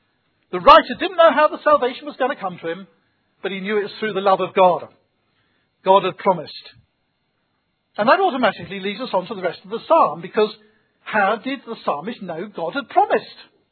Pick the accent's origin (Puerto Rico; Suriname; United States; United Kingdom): United Kingdom; England; Well, we're English, I suppose. In South Africa, they do that sort of thing much more overall.